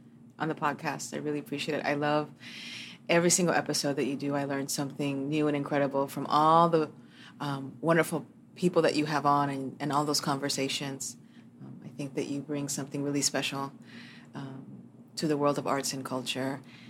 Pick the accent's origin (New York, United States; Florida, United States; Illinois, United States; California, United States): Florida, United States; Miami; I grew up in Little Havana with, you know, in a very tight-knit Cuban community.